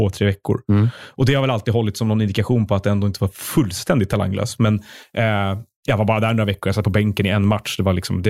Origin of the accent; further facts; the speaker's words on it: Stockholm, Stockholm County, Sweden; Men jag är också uppvuxen i Stockholm. Och i stan. Så att jag har lite svårt att inte vara i stan.